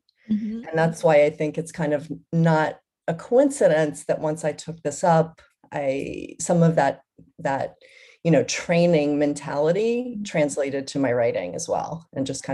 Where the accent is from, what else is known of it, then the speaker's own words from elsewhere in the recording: North Carolina, United States; moved away as an adult; now in Brooklyn, United States; I grew up in North Carolina and have a journalism degree from UNC at Chapel Hill. And I moved to New York right after graduating from journalism school.